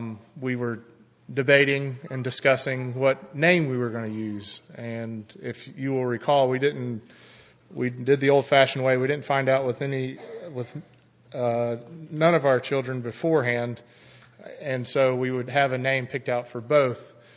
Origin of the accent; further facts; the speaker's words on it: Plant City, Florida, United States; And a lot of them were from Plant City, and me growing up in Plant City, a lot of them I can remember and I knew.